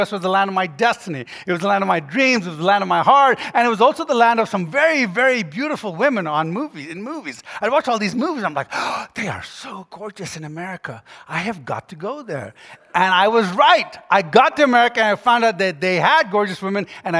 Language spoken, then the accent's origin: English; Jamaica; also born or lived in Ghana / Ethiopia / India / Yemen; I was born in Ghana, but then I grew up in Jamaica, Ethiopia, India, Yemen, and Sudan.